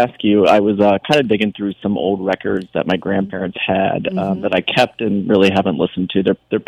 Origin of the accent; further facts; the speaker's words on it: Pittsburgh, Pennsylvania, United States; I grew up in Pittsburgh, the great KDKA.